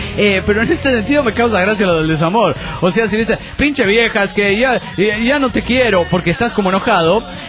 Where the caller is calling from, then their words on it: Mexico City, Mexico; Les envío saludos desde la hermosa Ciudad de México.